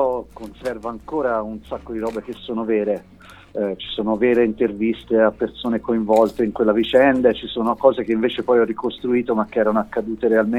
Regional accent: Tuscany, Italy; In più io sono toscano, da ragazzo ho passato tante nottate molto belle in quel posto lì

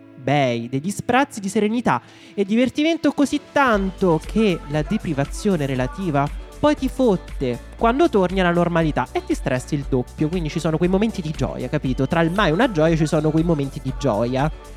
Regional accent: Viterbo, Lazio, Italy; io vengo da Viterbo, che è una delle famose città termali

